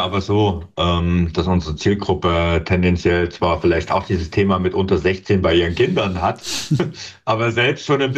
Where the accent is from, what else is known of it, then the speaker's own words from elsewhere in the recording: eastern Germany, Germany; ich bin ja auch aus dem Osten und ich kann da noch weiter zurückdenken.